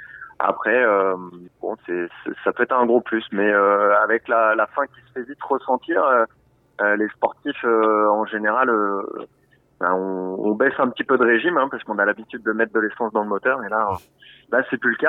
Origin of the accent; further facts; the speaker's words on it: Centre-Val de Loire, France; now in Châtellerault, France; Alors oui, j'habite à côté de Châtellerault, c'est vrai, depuis 6 ans. Je suis pas originaire de la Vienne, hein, je suis originaire du Loir-et-Cher, d'un petit village à côté de Blois. Voilà, mais la Vienne n'était pas inconnue puisque j'étais une partie de mes études sur Poitiers.